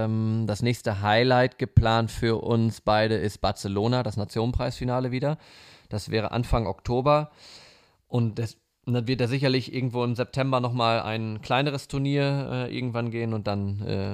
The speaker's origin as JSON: {"language": "German", "region": "North Rhine-Westphalia", "country": "Germany", "said": "ein typischer Westfale zu sein."}